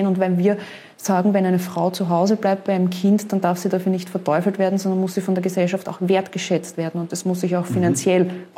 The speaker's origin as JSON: {"language": "German", "country": "Austria", "said": "Ich muss sagen, bei uns in Österreich, ich bin schon sehr, sehr früh politisch aktiv geworden mit 15 Jahren"}